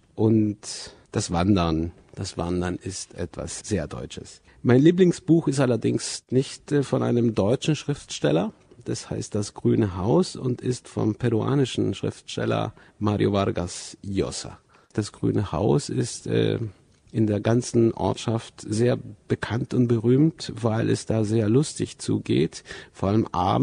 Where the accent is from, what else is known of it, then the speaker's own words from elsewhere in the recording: Santiago, Santiago Metropolitan Region, Chile; German is a second language; komme aus Santiago. Das ist die Hauptstadt von Chile. Ich bin geboren im Jahr 1966